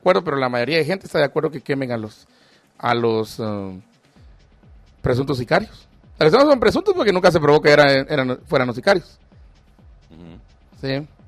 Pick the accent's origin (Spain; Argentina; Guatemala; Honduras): Guatemala; Chimaltenango; Ahora los que estamos sufriendo todo eso somos los de Chimaltenango.